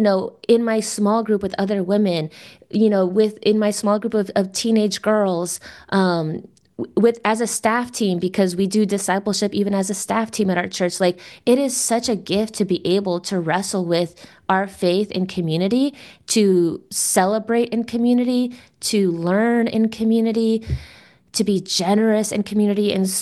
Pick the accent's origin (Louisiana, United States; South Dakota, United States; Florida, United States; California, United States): Florida, United States; Miami; I grew up in Miami with a Latin American family. My family's from Nicaragua, amongst the city of Latin Americans